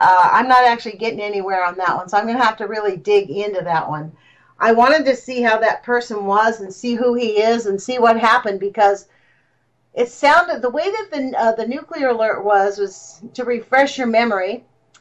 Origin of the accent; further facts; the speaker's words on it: California, United States; I'm from Southern California